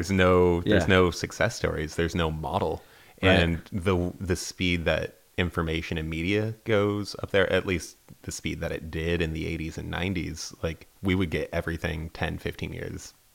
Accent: Wasilla, Alaska, United States; I mean, it's not a thing that existed growing up in Wasilla, Alaska.

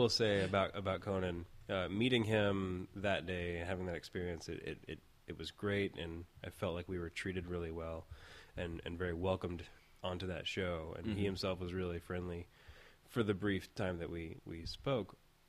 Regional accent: Texas, United States; I'm from Texas. I'm from Texas.

